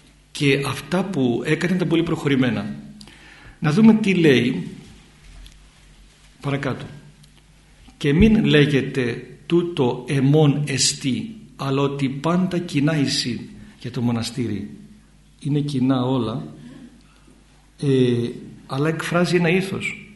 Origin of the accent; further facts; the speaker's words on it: Cyprus; Εμένα μου αρέσει το εμπόριο, είμαι Κύπριος.